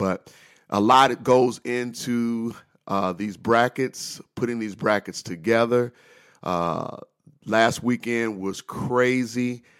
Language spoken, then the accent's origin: English; St. Louis, Missouri, United States; I don't think he gets enough recognition in my hometown in St. Louis. Happy day after 314 day here in St. Louis.